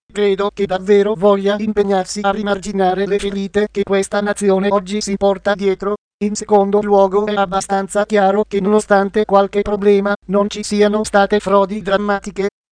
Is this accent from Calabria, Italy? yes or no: yes; Calabria, Italy; io sono calabrese, lei genovese